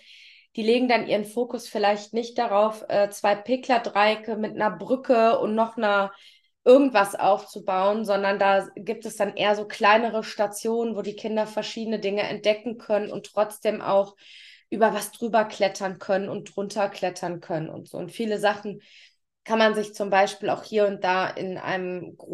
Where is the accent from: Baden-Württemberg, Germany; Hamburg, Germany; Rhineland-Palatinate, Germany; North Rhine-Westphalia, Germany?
North Rhine-Westphalia, Germany; Düsseldorf; ich komme ja im Ursprung aus Düsseldorf